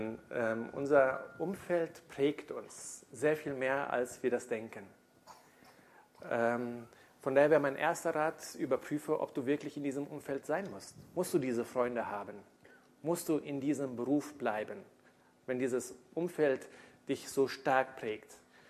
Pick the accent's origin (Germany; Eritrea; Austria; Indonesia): Indonesia; ich bin in Indonesien aufgewachsen. Ich habe 16 Jahre dort gelebt.